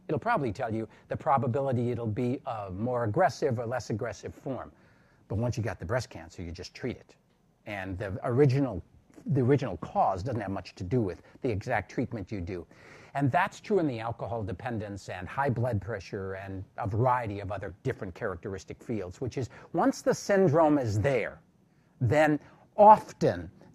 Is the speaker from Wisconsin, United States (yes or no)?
yes; Milwaukee, Wisconsin, United States; moved away as an adult; now in San Diego, United States; I grew up in Milwaukee. How many of you have been in Milwaukee? Well, I'm really happy to be here in San Diego.